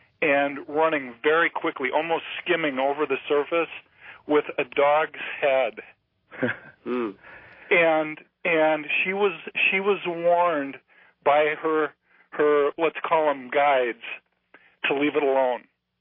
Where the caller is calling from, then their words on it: Chicago, Illinois, United States; I'm calling from Chicago.